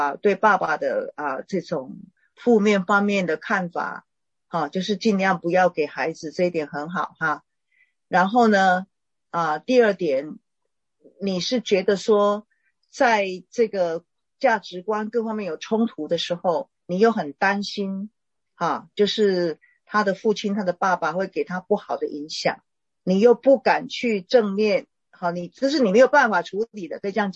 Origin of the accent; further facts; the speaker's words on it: China; 我们中国人有一个情况，其实不是没有道理的